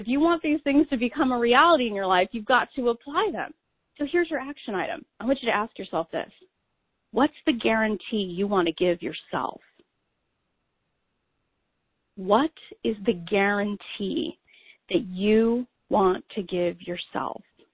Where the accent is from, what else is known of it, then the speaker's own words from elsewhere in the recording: California, United States; I know I'm from California, so I'm totally biased.